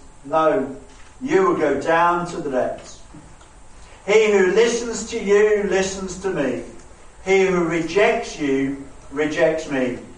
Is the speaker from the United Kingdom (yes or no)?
yes; United Kingdom; born there; I have this strange kind of relationship with me being British. Because yes, I am, because that's where I was born.